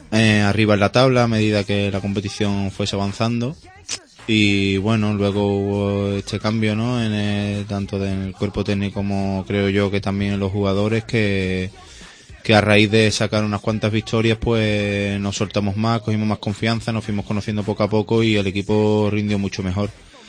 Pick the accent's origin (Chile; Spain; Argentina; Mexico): Spain; Cádiz, Andalusia; also born or lived in Jerez; mi familia, tanto mi padre como mi madre, son de Jerez y... pero yo me fui a vivir a Cádiz a los 3 días porque mi padre estaba destinado allí en Cádiz, es ferroviario, y me fui a vivir allí y me he criado desde chiquitito en Cádiz